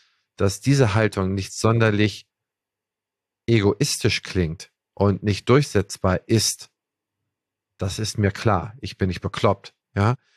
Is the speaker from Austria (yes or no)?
no; Schleswig-Holstein, Germany; du als Holsteiner, ich als Holsteiner, wo wir Erntezeit haben